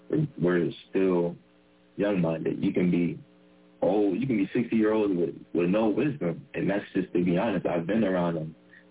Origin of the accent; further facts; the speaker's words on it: Steubenville, Ohio, United States; If I'm from Steubenville, I walk the same halls in Hardin Middle School, Steubenville Big Red.